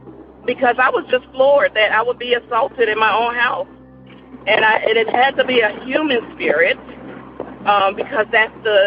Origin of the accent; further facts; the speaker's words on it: New Jersey, United States; I was born and raised in New Jersey. I will beat your ass.